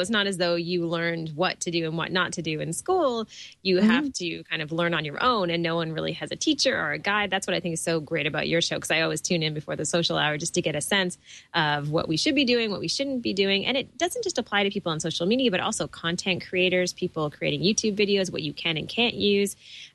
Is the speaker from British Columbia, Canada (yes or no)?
no; Toronto, Ontario, Canada; from Toronto, Ontario, Canada.